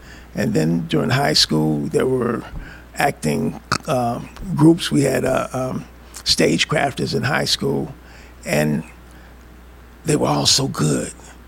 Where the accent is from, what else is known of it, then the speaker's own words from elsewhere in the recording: St. Louis, Missouri, United States; now in Los Angeles, United States; And I wasn't going to go back to St. Louis, which is my hometown. I was going to go to Los Angeles and give it a shot.